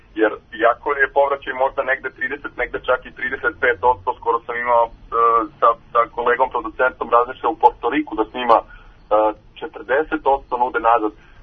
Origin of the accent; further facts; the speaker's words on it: New Belgrade, Belgrade, Serbia; ja sam odrastao kada na Novom Beogradu nismo zaključavali vrata.